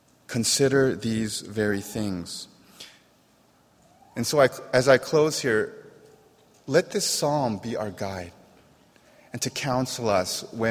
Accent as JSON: {"language": "English", "country": "United States", "said": "We're American. One thing we're absolutely terrible at is being still."}